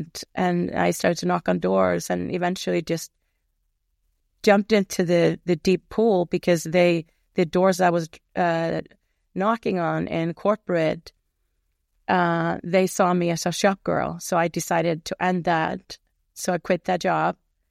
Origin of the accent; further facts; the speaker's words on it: Iceland; now in New York, United States; Yes, I'm from Iceland and live in New York. I live in both places, actually. I spend a fair amount of time in Iceland as well.